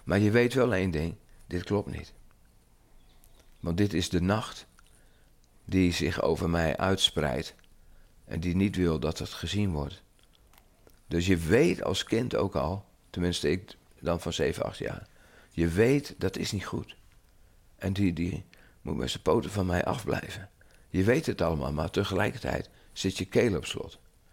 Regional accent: Holland, Netherlands; Ik ben Hollander, gratis koffie, altijd goed.

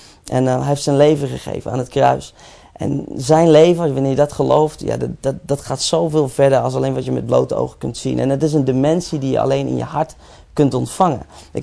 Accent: The Hague, South Holland, Netherlands; Ik groeide op in Den Haag.

